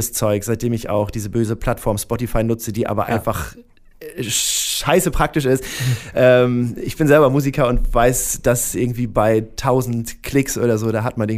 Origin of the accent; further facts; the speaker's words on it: Lüneburg, Lower Saxony, Germany; ich bin aus Lüneburg, da habe ich dann natürlich so ein bisschen die Hamburger Hip-Hop-Szene eher erlebt.